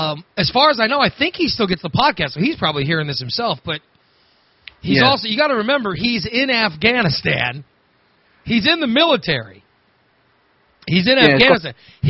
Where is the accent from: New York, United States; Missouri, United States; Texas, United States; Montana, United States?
Missouri, United States; when I turned 5 years old, we moved down near St. Louis. So I was a Cubs fan growing up in Cardinal country.